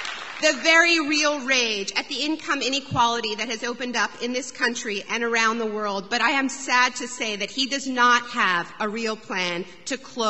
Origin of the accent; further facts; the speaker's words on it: Canada; and I'm Canadian